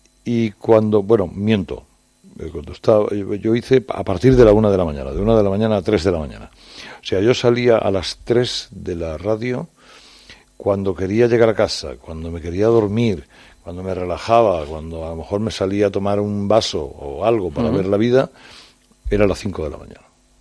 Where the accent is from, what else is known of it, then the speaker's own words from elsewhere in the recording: Barcelona, Catalonia, Spain; yo me crié en Barcelona.